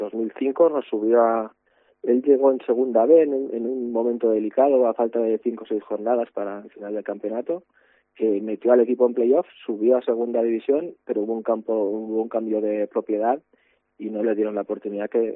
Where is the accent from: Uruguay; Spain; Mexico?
Spain; Castellón, Valencian Community; Yo, por ejemplo, que soy de Castellón y sigo a Castellón